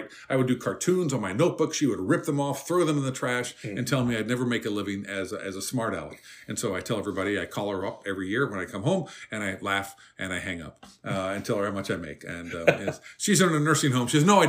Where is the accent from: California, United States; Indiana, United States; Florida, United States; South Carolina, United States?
Indiana, United States; And I'm from Indiana. There are a couple of famous comedians from Indiana.